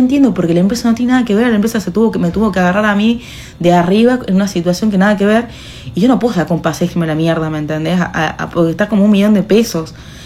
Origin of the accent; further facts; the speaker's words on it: La Rioja, Argentina; yo soy la primera riojana en que la eligen para un viaje a Brasil